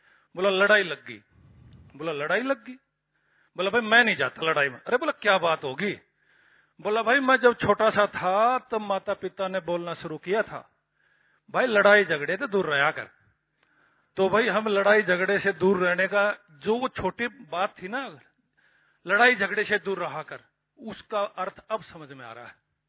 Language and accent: Hindi; Haryana, India; हम हरियाणा से बिलोंग करते हैं, हरियाणा की उस कम्युनिटी से जो सबसे ज्यादा स्पोर्ट्स में भी और अलर्टपन में भी रुचि रखती है।